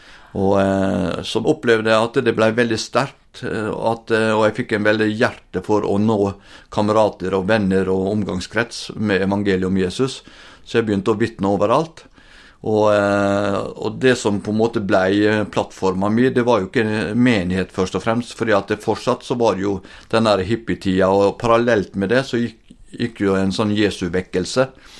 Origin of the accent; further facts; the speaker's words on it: Langevåg, Møre og Romsdal, Norway; jeg vokste opp på Sunnmøre, oppe med Ålesund, eller nærmere bestemt Langevåg. Der vokste jeg opp og ja, hadde egentlig et trygt kristent hjem som jeg vokste opp i.